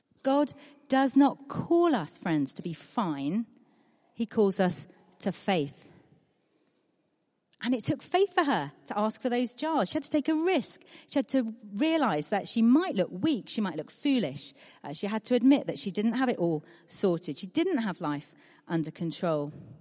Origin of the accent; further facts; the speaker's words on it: United Kingdom; But we're British, and it's hard.